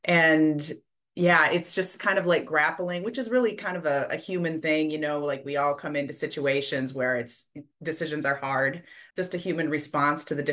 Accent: Pequot Lakes, Minnesota, United States; also born or lived in Bemidji; now in Duluth, United States; I grew up in Pequot Lakes, just north of Brainerd. And then I've lived in Bemidji. Now I'm over kind of in the Duluth area

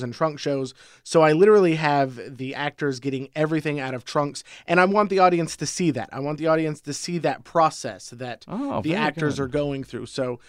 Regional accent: Goldsboro, North Carolina, United States; now in Athens, United States; Goldsboro, North Carolina.

